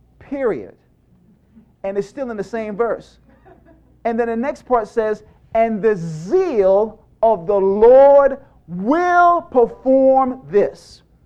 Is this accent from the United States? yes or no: no; England, United Kingdom; I used to be in Catholicism, you know, growing up in England, that's all we had.